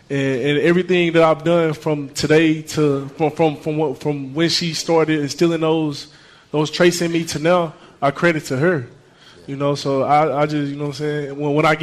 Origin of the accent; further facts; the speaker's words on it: Texarkana, United States; I got it from a couple of my friends when I was growing up in Texarkana.